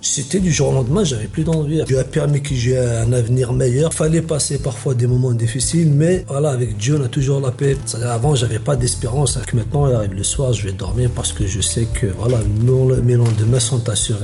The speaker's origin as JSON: {"language": "French", "country": "Algeria", "said": "je suis algérien."}